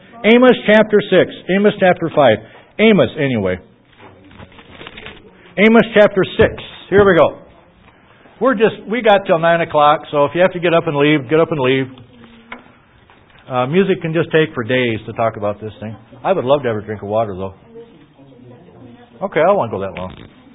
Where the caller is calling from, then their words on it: Ohio, United States; And I'm calling from Ohio, so I don't have near enough time to get a hold of your dad to go pick you up, okay?